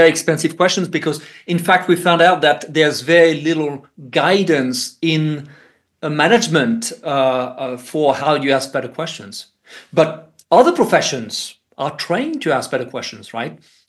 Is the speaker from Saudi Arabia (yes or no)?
no; France; moved away as an adult; now in Switzerland; First, I grew up in France and then did my graduate work in the United States.